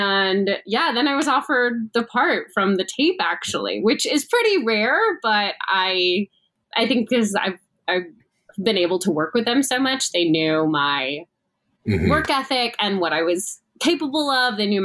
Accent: Atlanta, Georgia, United States; now in New York City, United States; I live in New York City now, but I'm from Atlanta. So it was like at my home theater

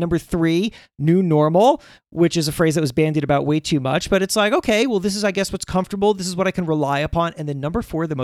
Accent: New York, United States; I'm a New Yorker. I'm an urban person. And I don't like all these roads where people drive instead of walk.

